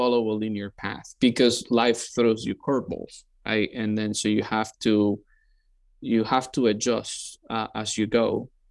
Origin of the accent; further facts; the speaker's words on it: Cartagena, Bolívar, Colombia; So I'm from Colombia, not Colombia, the University of Colombia, the country, which has been mistaken a couple times, and the city is Cartagena.